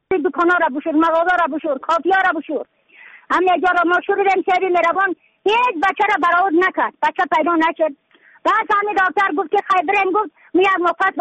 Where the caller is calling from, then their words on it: Badakhshan, Afghanistan; از بدخشان هستم، مرکز بدخشان ولسوالی اتلی پایان، قیره وینگ،